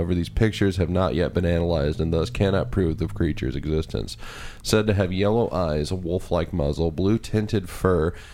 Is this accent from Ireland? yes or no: yes; Ireland; Hey, easy there, fucker. I'm Irish.